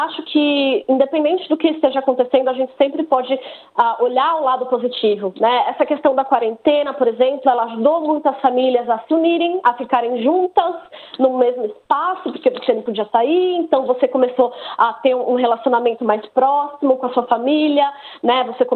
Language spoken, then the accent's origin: Portuguese; Brazil; moved away as an adult; now in Australia; eu vim do Brasil como sponsor já. Eu, na verdade, nunca nem tinha saído do Brasil, quando eu vim para cá, foi a primeira vez que eu fiz uma viagem internacional, foi para vir para a Austrália. O que facilitou foi a questão que eu já falava inglês, né, lá no Brasil